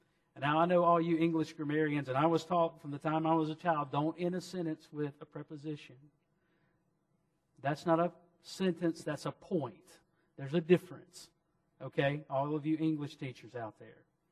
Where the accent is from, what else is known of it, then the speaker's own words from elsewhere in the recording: Mississippi, United States; And you speak that way, and I speak that way too, because I'm from Mississippi.